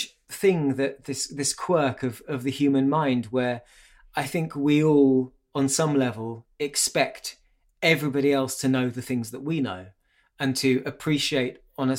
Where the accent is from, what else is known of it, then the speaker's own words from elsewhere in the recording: United Kingdom; go to America, I'm a foreigner. And so you have this sort of, this foreign mystique, and they think that my accent is interesting. Mm-hmm. And so they presume that I'm a big star in Britain